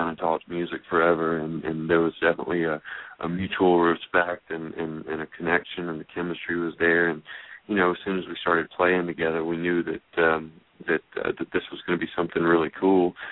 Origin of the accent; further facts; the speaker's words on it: Birmingham, Alabama, United States; I'm from Birmingham, Alabama, by the way, so I flew from Birmingham to L.A.